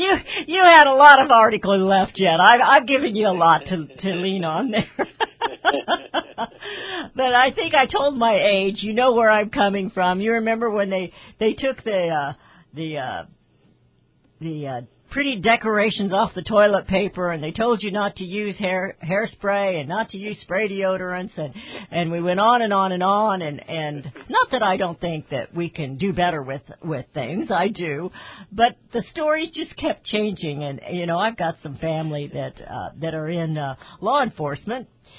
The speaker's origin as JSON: {"language": "English", "region": "Missouri", "country": "United States", "said": "I guess I've been one of the attitude of show me, maybe because I'm from Missouri, but things just weren't adding up"}